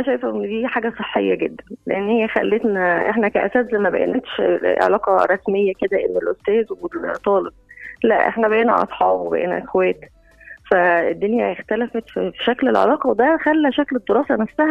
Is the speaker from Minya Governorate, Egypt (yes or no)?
yes; Minya Governorate, Egypt; انا كنت مغتربه وبدرس عين شمس وانا من المنيا، فكنت في سكن جامعي